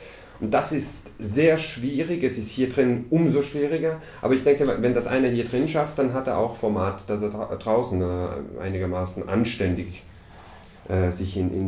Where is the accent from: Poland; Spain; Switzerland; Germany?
Switzerland; Und ich bin hier in der Schweiz aufgewachsen